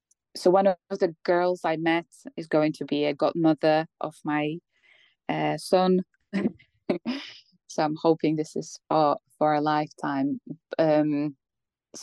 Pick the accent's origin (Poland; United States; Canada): Poland; English is a second language; But I never had a problem anybody from Slovakia telling me something bad because I'm from Poland.